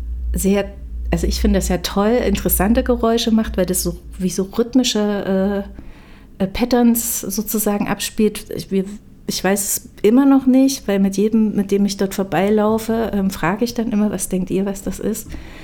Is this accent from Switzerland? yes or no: no; Weimar, Thuringia, Germany; Ich komme ja aus Weimar, da ist das schon bekannt